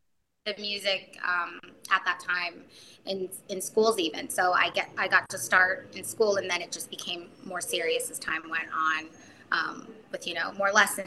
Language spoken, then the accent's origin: English; Culver City, California, United States; I was born actually in Culver City. Well, not born in Culver